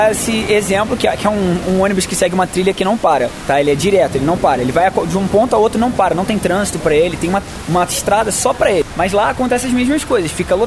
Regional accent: Rio de Janeiro, Brazil; now in São Paulo, Brazil; eu não costumo pegar muito, porque eu sou do Rio de Janeiro.

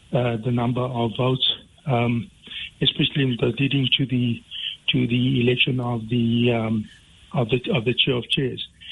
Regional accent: South Africa; So we as ordinary South African citizens have to stand up and be counted and say, not on our watch.

